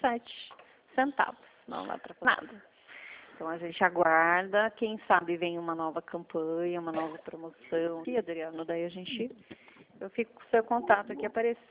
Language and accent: Portuguese; São Roque, São Paulo, Brazil; eu sou de São Roque.